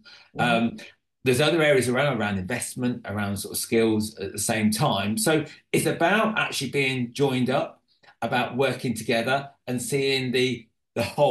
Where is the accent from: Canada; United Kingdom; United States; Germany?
United Kingdom; Reading, South East England; I was born there, so you always stay loyal to where you are from.